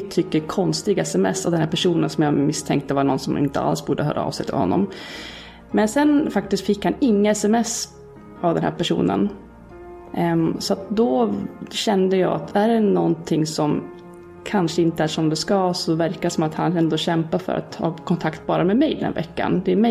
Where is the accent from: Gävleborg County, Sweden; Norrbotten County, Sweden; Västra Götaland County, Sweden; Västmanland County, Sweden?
Västmanland County, Sweden; Västerås; now in Stockholm, Sweden; när jag flyttade från Västerås så hade jag kvar mina föräldrar där. Mina barndomsvänner, de som fortfarande hade kontakt med.